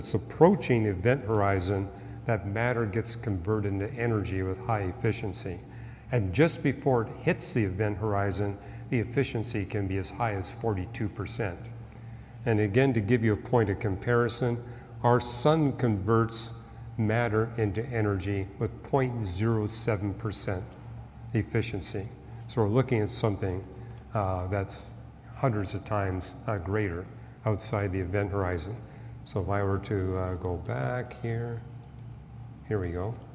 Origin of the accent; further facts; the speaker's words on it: Canada; Growing up in Canada, I saw the Northern Lights all the time.